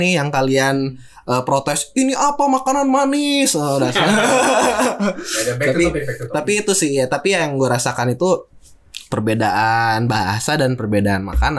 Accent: Bandung, West Java, Indonesia; also born or lived in Surabaya; Kalau gue kan dari Bandung nih. Pertama kali gue merantau itu kan ke Surabaya waktu pas kita kuliah bareng.

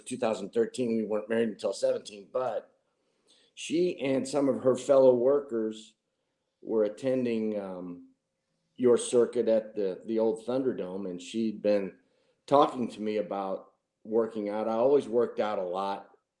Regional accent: Granite City, Illinois, United States; now in Hamel, United States; Born and raised in Granite City with six brothers and sisters. Didn't stray too far from GC by moving up here to God's country in Hamel, but born and raised in Granite City, and that's where my roots are

